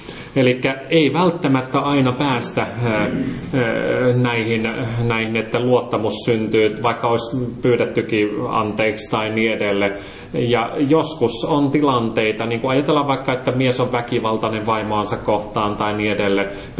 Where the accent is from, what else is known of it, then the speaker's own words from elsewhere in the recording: Savo, Finland; niin kuin minä olen savolainen, niin vähän niin kuin diplomaattisemmin kertoa asioita.